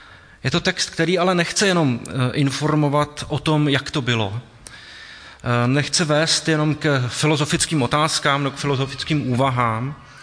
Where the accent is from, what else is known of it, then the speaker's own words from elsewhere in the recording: Prague, Czechia; někteří dokonce se, jako já, narodili v Praze a celý život prožili v Praze.